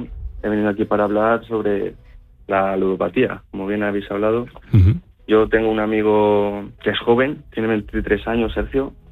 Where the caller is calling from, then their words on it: Almagro, Castilla-La Mancha, Spain; también de Almagro.